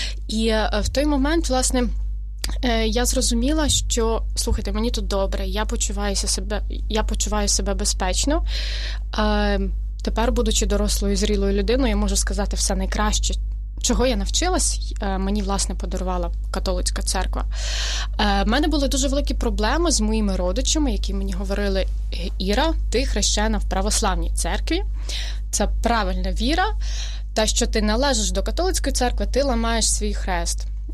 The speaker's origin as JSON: {"language": "Ukrainian", "region": "Podillia", "country": "Ukraine", "tie": "born or raised there", "said": "я теж є родом із Поділля, із прекрасного католицького краю"}